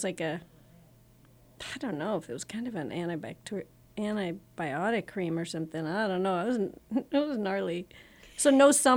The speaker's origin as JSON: {"language": "English", "town": "Chicago", "region": "Illinois", "country": "United States", "said": "And that's perfect. I'm from Chicago, so I can see people."}